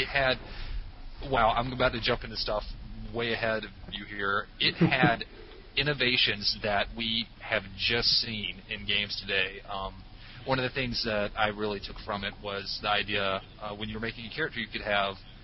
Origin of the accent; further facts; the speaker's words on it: Deep South, United States; I grew up in the Deep South